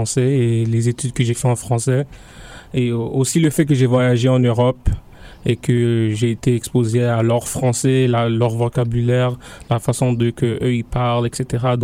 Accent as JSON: {"language": "French", "country": "Canada", "tie": "born there", "said": "Donc ça me force à m'identifier en tant qu'immigrant, même si je suis quand même né dans ce pays."}